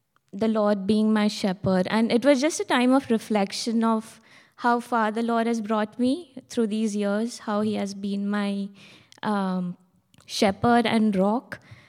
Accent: India; moved away as an adult; now in London, United Kingdom; from India, and I moved to London 6 months ago for work

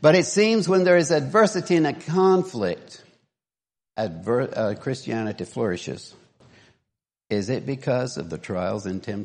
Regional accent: Tennessee, United States; I grew up in Tennessee and we had military base close

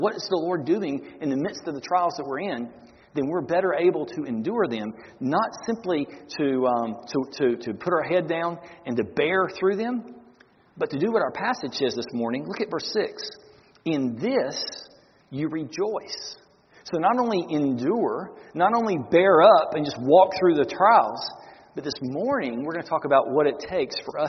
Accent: North Carolina, United States; now in Florida, United States; Now, I moved from North Carolina to Florida. And what's interesting is that once I moved here 27 years ago, more hurricanes have hit my home in Florida and North Carolina that I grew up in than here in Florida.

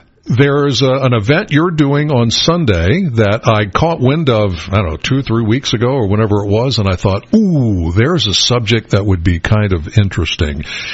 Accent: Penns Valley, Pennsylvania, United States; Milesburg is there. I'm from Penns Valley. Milheim is there.

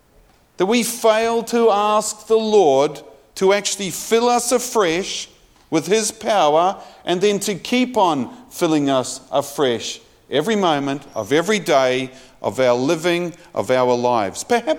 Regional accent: New Zealand; Growing up in New Zealand, I had the opportunity to be able to do it from the age of just before I was 15

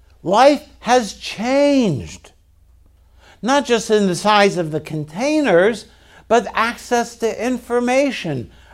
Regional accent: Baltimore, Maryland, United States; I grew up in Baltimore, and the hope was we could always get to the shore or always get to the boat to go fishing.

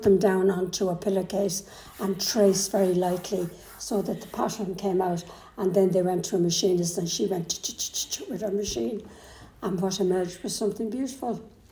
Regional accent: Athy, Leinster, Ireland; I was born in Athy, County Kildare, at home in my mother's bed in 1944.

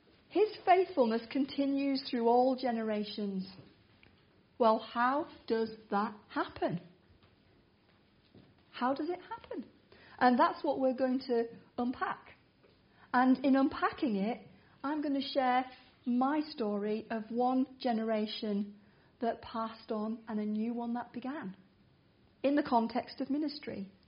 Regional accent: North West England, United Kingdom; I was born and raised in the Lake District, a farmer's daughter, and still at heart I'm a farmer's daughter.

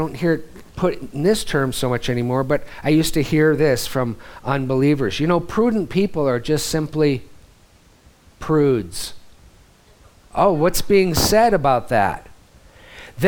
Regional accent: Missoula, Montana, United States; Well, growing up in Missoula, Montana, I was like, whoa.

